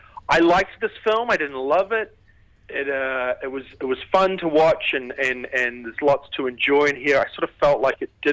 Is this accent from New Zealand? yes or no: yes; New Zealand; now in Los Angeles, United States; Yeah. Yep.